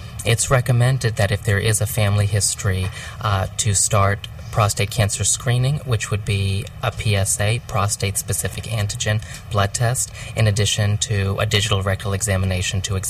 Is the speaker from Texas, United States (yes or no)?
yes; Texas, United States; I'm with Texas Oncology in Fort Worth. I grew up here in Texas and have been in practice for the past 14 years.